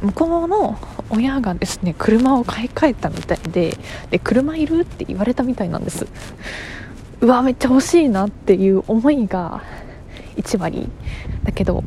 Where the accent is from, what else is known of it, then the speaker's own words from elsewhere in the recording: Fuchu, Tokyo, Japan; 東京生まれ、東京育ち、何の変哲もございません。東京の府中市というところが出身でございます。競馬場が盛り上がるあの町ですね。